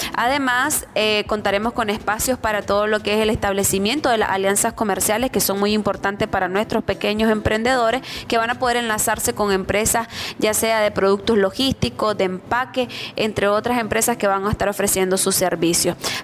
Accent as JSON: {"language": "Spanish", "country": "Nicaragua", "said": "que nos caracteriza como nicaragüense y que es parte también de la idiosincrasia nacional"}